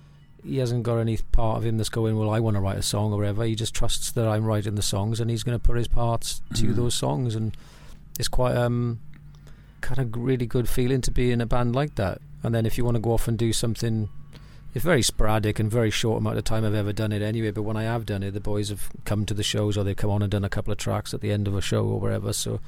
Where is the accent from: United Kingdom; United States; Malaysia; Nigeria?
United Kingdom; Wales; I'm from South Wales.